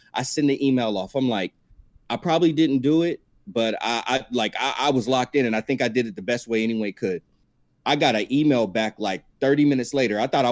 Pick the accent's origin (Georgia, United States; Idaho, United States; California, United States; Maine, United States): California, United States; Monterey; now in Sacramento, United States; as someone who I'm from Monterey, but came to Sacramento, and my team was the Warriors